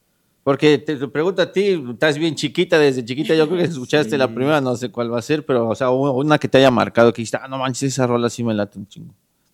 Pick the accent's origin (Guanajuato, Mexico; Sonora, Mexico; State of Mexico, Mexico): State of Mexico, Mexico; Cuautitlán Izcalli; yo soy de allá de Izcalli, está cerquita.